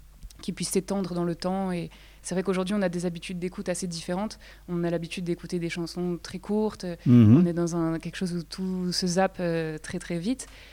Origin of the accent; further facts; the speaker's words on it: Paris, Île-de-France, France; now in Bastia, France; Moi, je suis de Paris de base. Et mm-hmm. ça fait depuis 2018 que je suis installée à Bastia parce que j'ai suivi mon amoureux qui est corse.